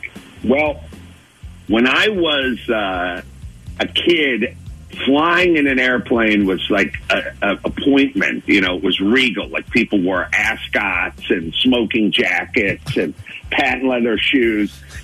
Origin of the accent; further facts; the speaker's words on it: Los Angeles, California, United States; born there; Yeah, my dad's from South Philly, and I was born in Los Angeles, but I have a lot of family.